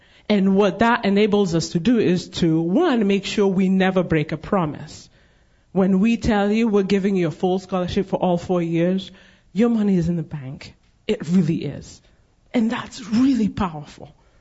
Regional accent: Kenya; Okay, I'm from Kenya.

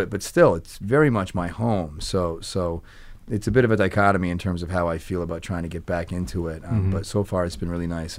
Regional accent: Boston, Massachusetts, United States; You know, I grew up in Boston. I grew up in a very Italian family.

